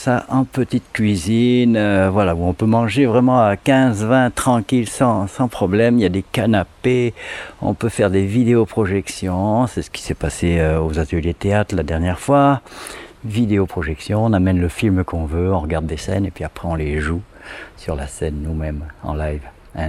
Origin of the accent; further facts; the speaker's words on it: Nieul-l'Espoir, Nouvelle-Aquitaine, France; born there; La Grenouillère qui se situe à Nieul-l'Espoir, dans le Poitou, juste à côté de Poitiers, à 11 km de Poitiers. Voilà, ça c'est la focalisation sur l'endroit. Après, on en est parti, moi j'en suis parti, j'avais 2 ans et demi je crois.